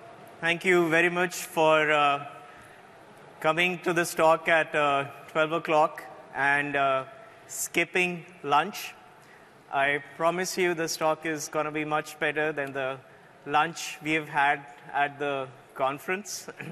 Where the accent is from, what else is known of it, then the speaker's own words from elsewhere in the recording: India; accent: Indian; My accent is going to be a little different. Like, I'm of Indian origin, so I'll try to speak slowly.